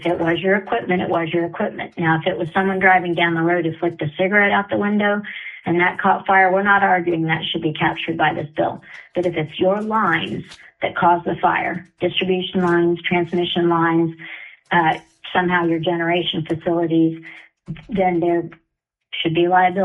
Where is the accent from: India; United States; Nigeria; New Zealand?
United States; Oklahoma; Oklahoma has very proudly been, and that's my home state, so I can say this